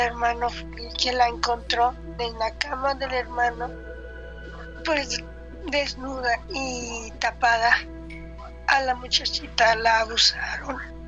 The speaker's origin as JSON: {"language": "Spanish", "town": "Chicago", "region": "Illinois", "country": "United States", "tie": "born or raised there", "also_born_or_lived": "Guadalajara, Mexico", "said": "Teníamos poco que habíamos llegado de México. Yo soy nativa de Guadalajara, pero criada en Chicago."}